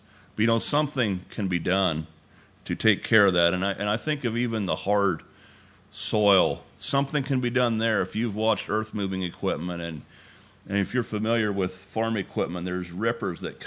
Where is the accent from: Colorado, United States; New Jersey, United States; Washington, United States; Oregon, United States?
Oregon, United States; I've seen it growing up in Oregon.